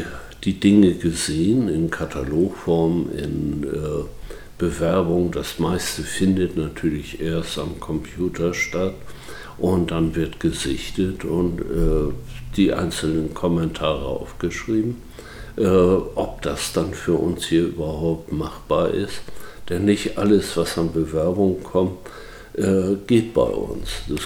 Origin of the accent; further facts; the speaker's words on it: Büdelsdorf, Schleswig-Holstein, Germany; born there; sind hier nicht nur geboren in Büdelsdorf, sondern haben die Welt auch von anderen Ecken kennengelernt.